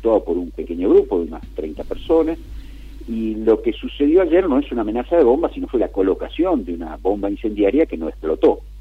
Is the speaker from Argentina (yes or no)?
yes; Argentina; Pero somos argentinos todos.